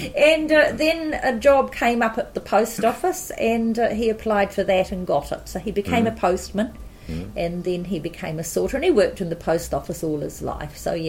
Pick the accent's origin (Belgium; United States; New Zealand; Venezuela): New Zealand; Palmerston North, Manawatū-Whanganui; I was born and raised and educated in Palmerston North.